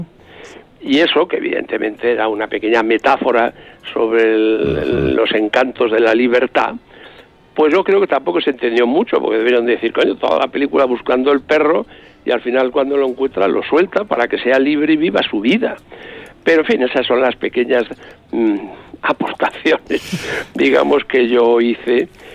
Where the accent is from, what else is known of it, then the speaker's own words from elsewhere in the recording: Burgos, Castile and León, Spain; yo soy de Burgos, luego yo estudié Derecho en Deusto, en Bilbao